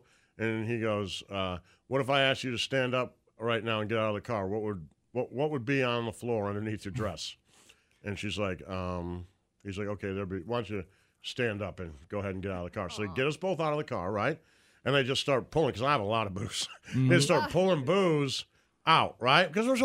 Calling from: Houston, Texas, United States; I'm checking in from Houston, Texas. Glad you're spreading out to the rest of the country.

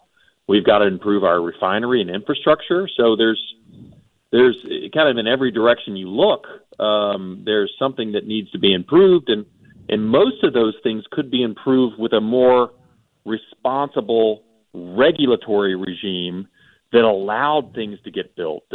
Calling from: Texas, United States; like we had in Texas, and I'm calling you from Texas today

